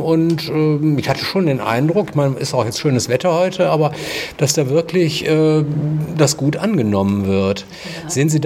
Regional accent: North Rhine-Westphalia, Germany; also ich bin ja auch hier im Bergischen aufgewachsen

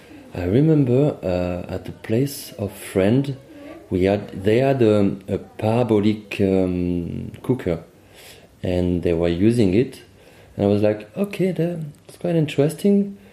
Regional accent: Marseille, Provence-Alpes-Côte d'Azur, France; English is a second language; I'm from France, Marseille, quite a sunny place.

